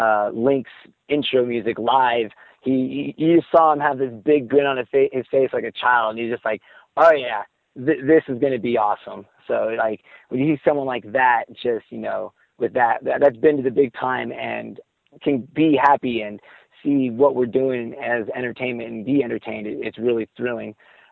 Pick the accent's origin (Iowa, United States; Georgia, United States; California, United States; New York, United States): California, United States; San Jose; I'm originally from the Bay Area, San Jose area, and she's from the same area too.